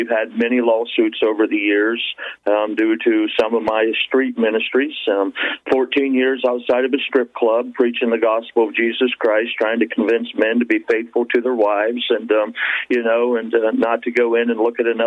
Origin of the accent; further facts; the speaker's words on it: Warsaw, Ohio, United States; I'm in Warsaw, Ohio. It's my hometown. It's where I was born and raised.